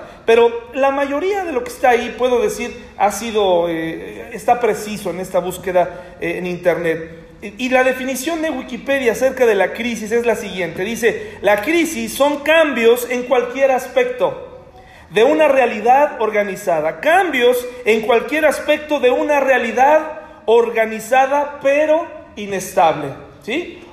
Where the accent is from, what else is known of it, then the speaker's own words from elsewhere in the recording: Mexico; Aquí estoy aguantando como mexicano, aguantando como hombre en la tempestad, aquí me voy a quedar.